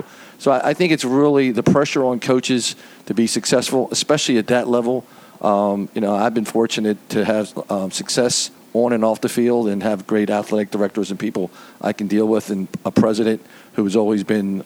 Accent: Baltimore, Maryland, United States; I grew up in East Baltimore. Right. I played for Pompeii, and you played for St. Elizabeth, and it was across the street.

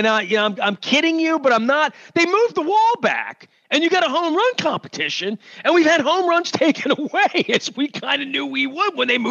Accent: Dundalk, Maryland, United States; Well, you're from Ohio. I'm from Dundalk.

